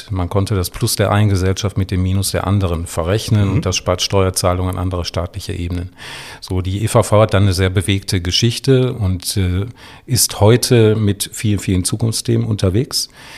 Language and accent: German; Essen, North Rhine-Westphalia, Germany; Ich bin in Essen geboren, bin 64 Jahre alt, von daher habe ich ein bisschen Rückblick.